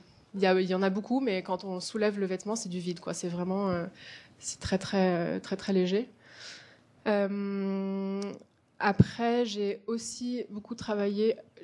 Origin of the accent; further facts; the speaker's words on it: California, United States; en fait, j'ai grandi en Californie.